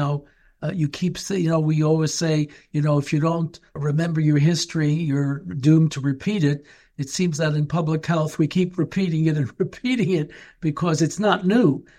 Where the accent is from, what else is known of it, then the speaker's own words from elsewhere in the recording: United States; being American, I'm very aware of a lot of things in America